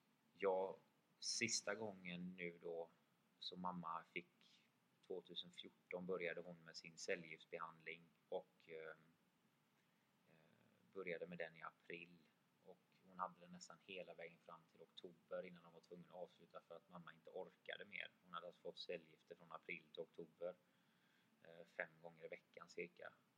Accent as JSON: {"language": "Swedish", "country": "Sweden", "said": "så älskar jag att jag kommer från Sverige där man värderar."}